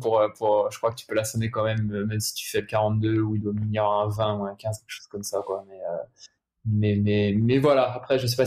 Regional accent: Brittany, France; Je suis breton, tout à fait. Là où il n'y a pas trop de montée, ouais.

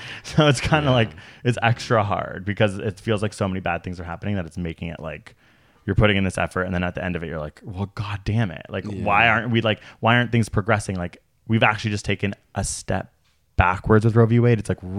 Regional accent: Canada; I literally keep vowing as a Canadian, I'm like, don't read American news.

